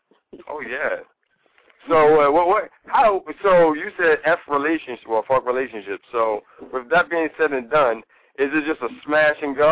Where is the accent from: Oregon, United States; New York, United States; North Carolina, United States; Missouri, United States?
New York, United States; I said, I'm from New York. I've never been to Africa. How can I go back to Africa?